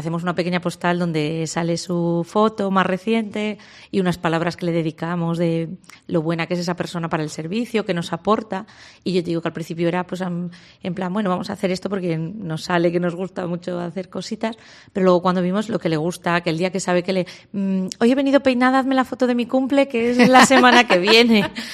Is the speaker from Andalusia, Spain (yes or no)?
no; Ciudad Rodrigo, Castile and León, Spain; ya sabemos de dónde sois los de Ciudad Rodrigo, ¿no?